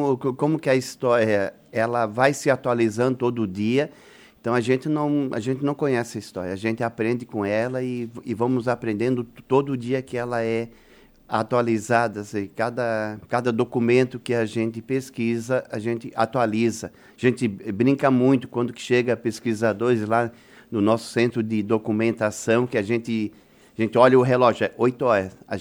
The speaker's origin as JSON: {"language": "Portuguese", "region": "Santa Catarina", "country": "Brazil", "said": "Eu sou catarinense."}